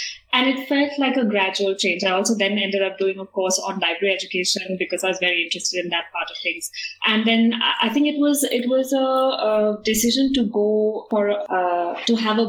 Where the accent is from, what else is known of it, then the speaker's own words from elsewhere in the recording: Mumbai, Maharashtra, India; moved away as an adult; I came from Bombay and I was amazed at not having to sweat all the time kind of weather.